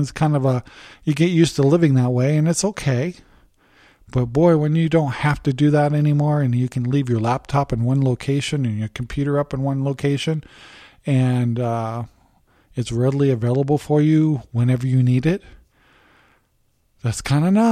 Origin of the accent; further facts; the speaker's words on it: Washington, United States; I'm from Washington. It was like 11 days it's been raining in a row. Yeah, that's Washington.